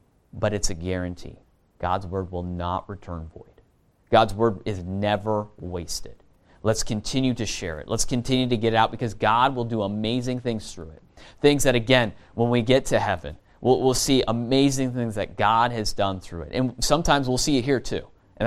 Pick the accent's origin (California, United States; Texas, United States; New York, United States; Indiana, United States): California, United States; Okay, it'd be like where I grew up in California. It'd be brown and dead, right?